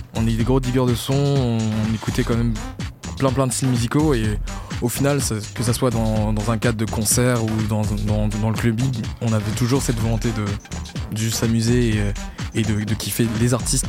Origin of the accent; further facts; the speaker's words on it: Saint-Denis, Île-de-France, France; Moi je viens de Saint-Denis, donc plutôt un milieu populaire